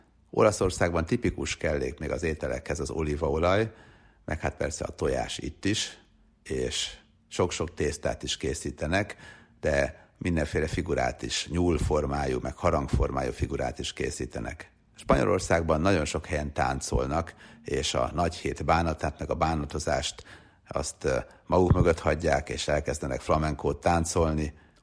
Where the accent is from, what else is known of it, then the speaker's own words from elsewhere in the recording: Sopron, Győr-Moson-Sopron, Hungary; én ugye Sopron környékén nevelkedtem, Győr-Moson-Sopron megyében, anyukám győri volt, de aztán Sopronba költöztek